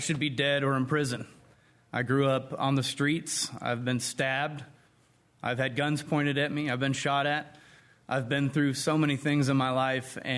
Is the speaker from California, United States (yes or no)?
yes; California, United States; In California.